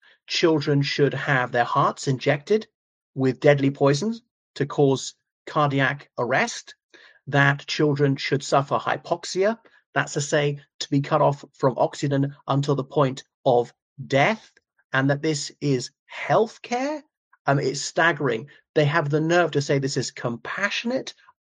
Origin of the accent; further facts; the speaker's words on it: Ireland; from Ireland.